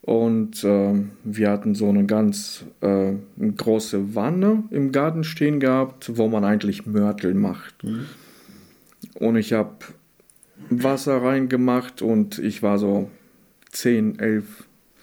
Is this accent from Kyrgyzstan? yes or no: yes; Kyrgyzstan; now in Germany; Das ist richtig. Ich bin in Kirgisistan geboren.